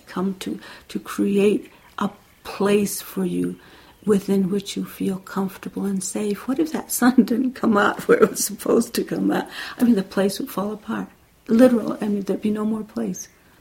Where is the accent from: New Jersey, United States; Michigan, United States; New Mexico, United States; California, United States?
New Mexico, United States; Santa Clara Pueblo; I was born in 1939 in Santa Clara Pueblo, and I grew up with my great-grandmother there, right in the middle of the Pueblo.